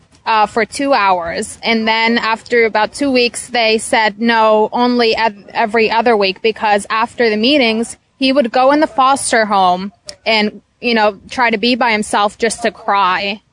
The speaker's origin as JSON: {"language": "English", "country": "United States", "said": "Also, because I'm American"}